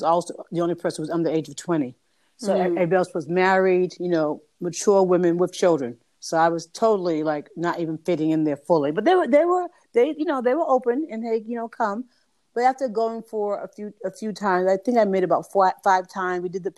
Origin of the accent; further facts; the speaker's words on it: Roxbury, Massachusetts, United States; I'm coming out from Roxbury, a Black community, going into a white suburb to learn.